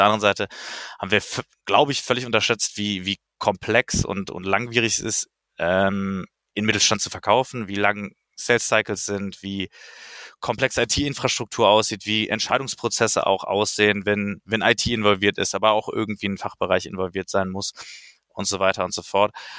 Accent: Cologne, North Rhine-Westphalia, Germany; Ja, also ich komme selber aus Köln

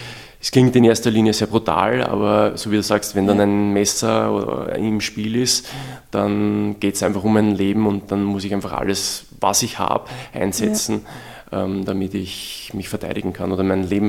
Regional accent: Vienna, Austria; ich komme aus Simmering

